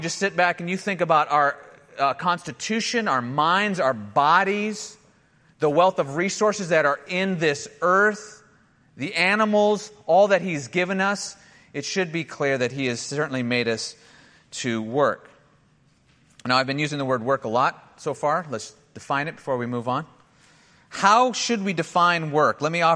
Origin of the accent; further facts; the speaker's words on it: Montana, United States; And when growing up in Montana, you always had to carry a sidearm with you